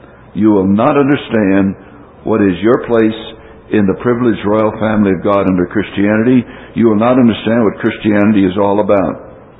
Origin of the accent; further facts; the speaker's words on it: Texas, United States; I'm a minister from Texas